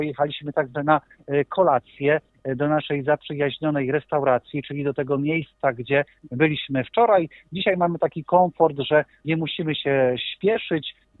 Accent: Kalisz, Greater Poland Voivodeship, Poland; bo przecież jesteśmy z Kalisza

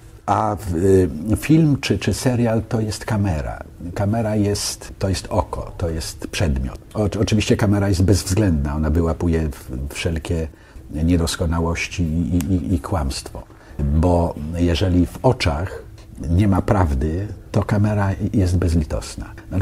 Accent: Wąsosz, Lower Silesian Voivodeship, Poland; byłem w mojej rodzinnej miejscowości, tam gdzie się urodziłem, to jest Wąsosz, powiat górowski na Dolnym Śląsku.

